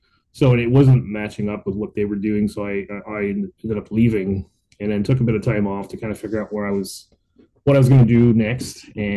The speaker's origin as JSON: {"language": "English", "town": "Montreal", "region": "Quebec", "country": "Canada", "tie": "born or raised there", "lives_now": "Ottawa, Canada", "said": "I was originally born and raised in Montreal. I moved to Ottawa in 1999."}